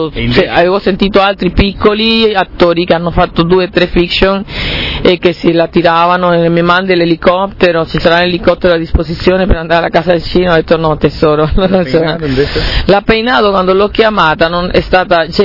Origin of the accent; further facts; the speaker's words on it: Venezuela; anch'io vengo dal Venezuela, che è un paese caldo.